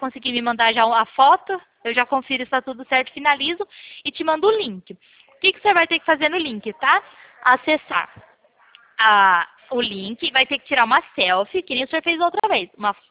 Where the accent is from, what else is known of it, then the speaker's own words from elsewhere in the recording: São Paulo, Brazil; Eu sou do interior de São Paulo.